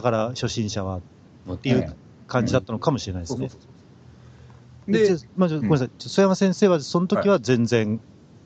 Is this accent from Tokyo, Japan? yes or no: no; Okinawa, Japan; 地元では亀オナニーっていうらしいんですよ、地元って沖縄なんですけど